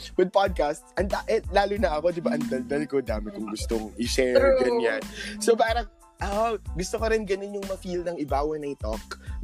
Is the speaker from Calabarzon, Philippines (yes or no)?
no; Quezon City, Metro Manila, Philippines; or QC kung taga-QC kasi ako